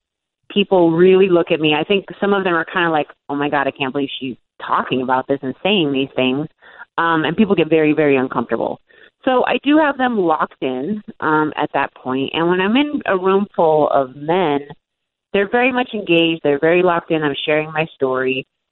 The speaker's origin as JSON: {"language": "English", "region": "Oregon", "country": "United States", "tie": "born or raised there", "also_born_or_lived": "Alaska", "said": "I was born in Alaska, but then I came to Oregon as a small child, and I've mainly lived in Alaska and Oregon my entire life."}